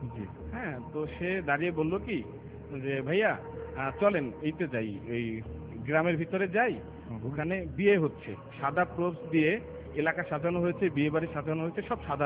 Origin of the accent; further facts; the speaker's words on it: Barisal, Barisal Division, Bangladesh; born there; বরিশাল শহর।